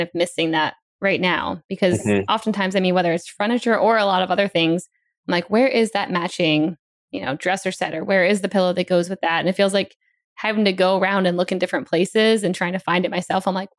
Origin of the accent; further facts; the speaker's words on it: Maryland, United States; like my hometown in Maryland, where, you know, my expectations there would have probably been to have a huge wraparound couch.